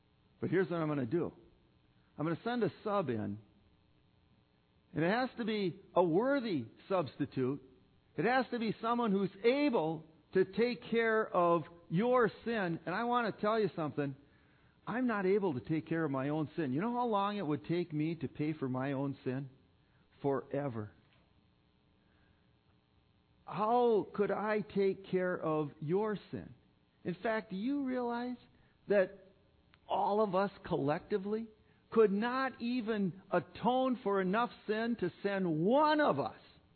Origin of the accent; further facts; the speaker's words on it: Minnesota, United States; I came from the Iron Range, and there, up there, you know, that's still Minnesota, by the way.